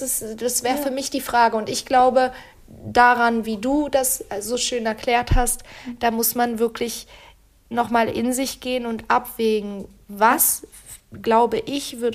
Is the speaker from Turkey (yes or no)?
yes; Turkey; ich komme ja aus der Türkei, aus so einem schönen Bergdorf, ohne Anschluss irgendwas, ne, hier Wasser ziehen aus dem Brunnen